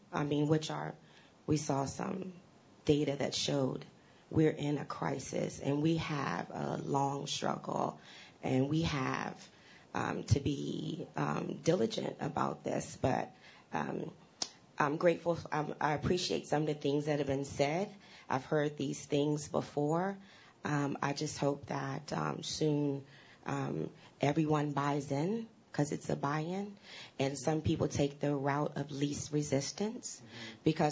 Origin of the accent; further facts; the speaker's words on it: Washington, District of Columbia, United States; I'm from Washington, D.C.